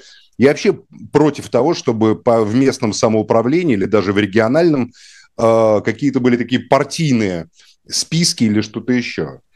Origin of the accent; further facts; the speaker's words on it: Moscow, Russia; я заинтересован как москвич, чтобы мой город перестали уродовать.